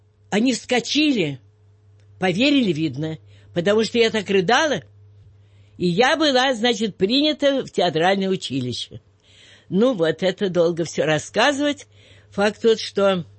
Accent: Moscow, Russia; я тут всю жизнь родилась, жила. Я родилась в Ахтановском переулке, в Николо-Песковском прожила всю жизнь.

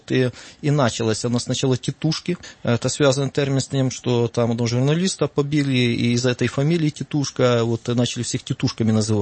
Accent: Rivne, Rivne Oblast, Ukraine; я жил, уроженец города Ровно, это Ровенская область, это западная Украина.

